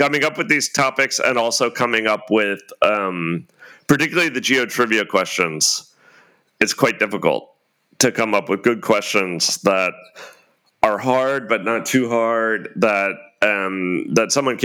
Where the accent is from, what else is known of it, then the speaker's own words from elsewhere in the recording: Germany; So, for example, listeners may know, I am half American, half German. And in my childhood, I grew up on a U.S. Army base in Germany.